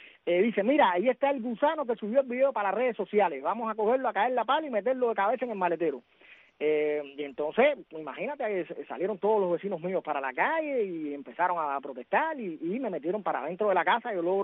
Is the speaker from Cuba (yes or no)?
yes; Cuba; soy un cubano común y corriente